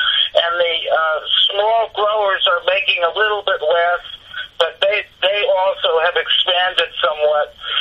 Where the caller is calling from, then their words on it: Albion, California, United States; I'm calling from Albion.